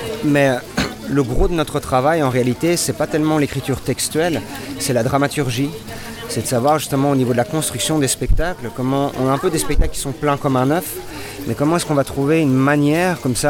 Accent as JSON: {"language": "French", "country": "Belgium", "said": "Nous, on vient de Belgique, donc."}